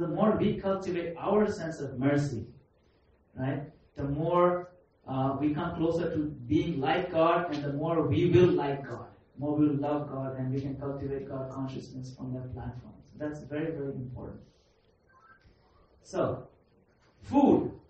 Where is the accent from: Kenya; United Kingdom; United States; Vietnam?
Kenya; I grew up in Kenya. It's actually hard to see fat people there.